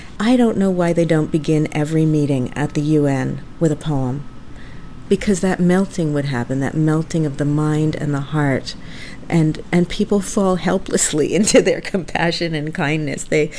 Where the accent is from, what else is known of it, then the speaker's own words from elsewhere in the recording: United States; Well, first I'd like to start with my home country, America.